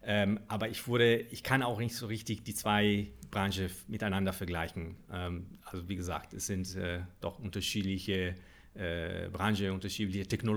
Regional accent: Milan, Lombardy, Italy; German is a second language; Also sagen wir so, ich komme aus Mailand

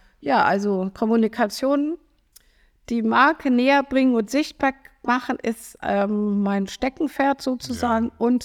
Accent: North Rhine-Westphalia, Germany; Also ich komme aus Rheinland-Ruhrgebiet sozusagen, also die Grenze.

